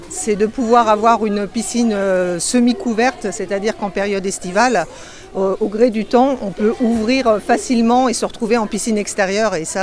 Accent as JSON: {"language": "French", "town": "Trélazé", "region": "Pays de la Loire", "country": "France", "tie": "born or raised there", "said": "je suis native de Trélazé. J'ai fait toute mon enfance à Trélazé. J'étais allée scolarisée sur Trélazé."}